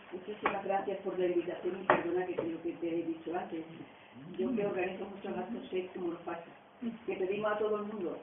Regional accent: Santa Amalia, Extremadura, Spain; soy de Santa Amalia, soy de Santa Amalia, por si no lo había dicho

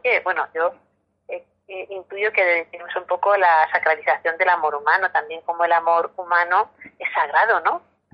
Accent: Almodóvar del Campo, Castilla-La Mancha, Spain; que allí anduvieron por mi pueblo, pisaron Almodóvar también del campo

